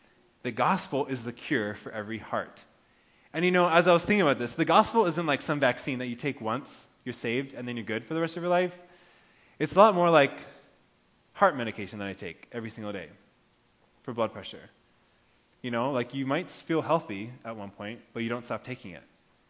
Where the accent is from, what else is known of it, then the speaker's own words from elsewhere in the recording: Japan; every day growing up in Japan, I commuted to school by train.